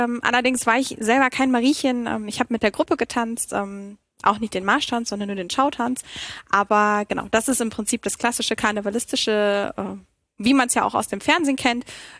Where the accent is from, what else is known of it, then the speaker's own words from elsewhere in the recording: North Rhine-Westphalia, Germany; Ich komme aus einem kleinen Ort im Kreis Gütersloh und bin da sehr ländlich aufgewachsen, aber auch unmittelbar in der Nähe von der Ems.